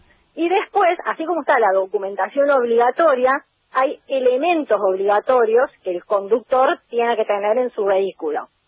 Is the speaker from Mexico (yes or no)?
no; Córdoba, Argentina; Yo también soy cordobesa, compañero.